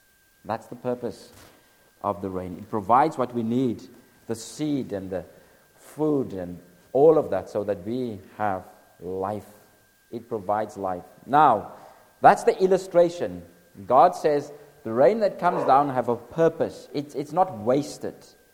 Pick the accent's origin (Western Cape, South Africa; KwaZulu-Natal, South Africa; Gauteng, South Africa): Western Cape, South Africa; Cape Town; My son, I'm South African. I'm particularly from Cape Town. I'm from Cape Town, so we have beautiful weather.